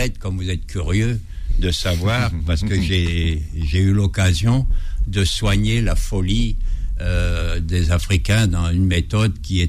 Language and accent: French; Grand Est, France; accent: Ardennes; Moi, j'ai un accent ardennais, mais vous ne l'avez pas vu.